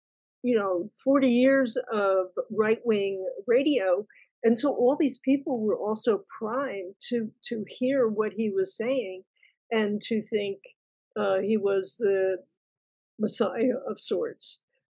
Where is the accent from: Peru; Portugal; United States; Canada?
United States; New York City, New York; Now, I'm from New York City, so I remember those days where we would.